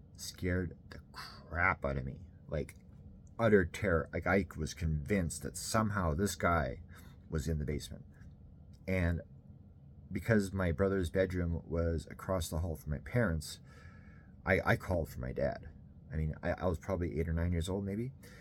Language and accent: English; Canada; I'm from Canada. I live in Winnipeg, which means if you look on a map, I'm like literally my city is like smack dab in the middle of North America.